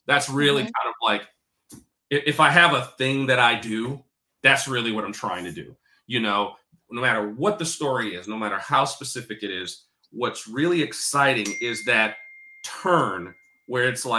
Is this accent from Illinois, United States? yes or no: no; Brooklyn, New York, United States; bring it all the way back to growing up in Brooklyn.